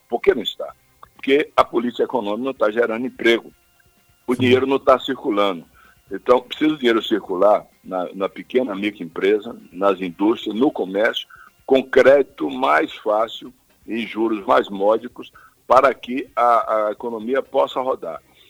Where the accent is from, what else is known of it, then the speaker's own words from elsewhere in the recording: Rui Barbosa, Bahia, Brazil; Eu, por exemplo, nasci lá em Rui Barbosa e eu passei até quase 20 anos de idade, não tinha água encanada